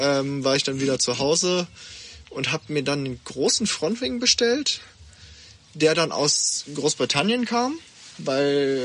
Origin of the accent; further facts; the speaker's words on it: Hanover, Lower Saxony, Germany; Ich bin aufgewachsen und, also geboren und aufgewachsen in Hannover, beziehungsweise direkt in der Region. Wohne circa 15 Minuten mit dem Auto vom Steinhuder Meer ungefähr.